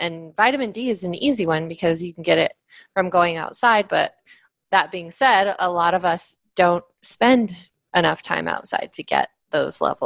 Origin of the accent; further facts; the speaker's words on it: Reno, Nevada, United States; I do wear it when I'm on the West Coast, especially my hometown of Reno, where it's like the sun is just so bright